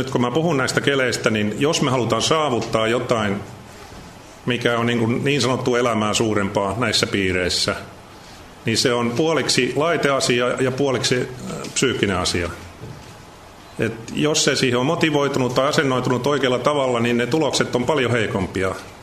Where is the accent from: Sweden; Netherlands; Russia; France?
Netherlands; now in Finland; kun muutimme Hollantiin, että mä synnyin Suomessa ja olin täällä ensimmäisen vuoden kansakoulussa. Siitä pikkusen tämä suomen kieli on sitten säilynyt. Ja sitten muutettiin Hollantiin. Siellä mä olin 18 vuotta